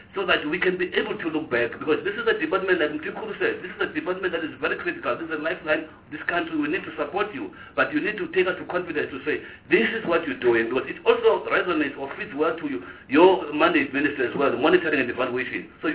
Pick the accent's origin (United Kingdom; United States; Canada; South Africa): South Africa; Eastern Cape; I come from the Eastern Cape